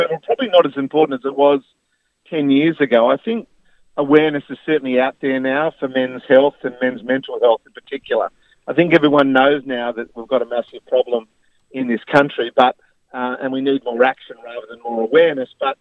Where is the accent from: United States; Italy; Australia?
Australia; is being an Aussie male actually killing us